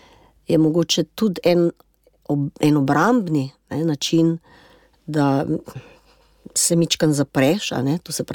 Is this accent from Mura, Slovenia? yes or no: no; Pivka, Littoral–Inner Carniola, Slovenia; born there; Pa v Pivki smo bile, torej v mojem rojstnem kraju